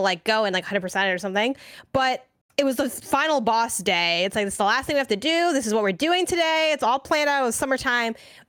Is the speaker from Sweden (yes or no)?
no; Chicago, Illinois, United States; you know, I'm from Chicago